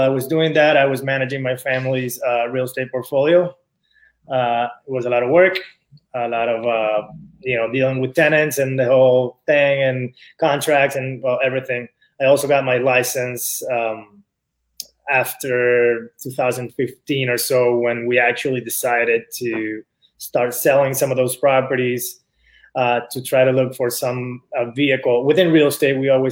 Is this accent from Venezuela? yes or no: yes; Venezuela; now in Miami, United States; I moved to the United States in 2010. I'm originally from Venezuela. Moved with my family here in 2010.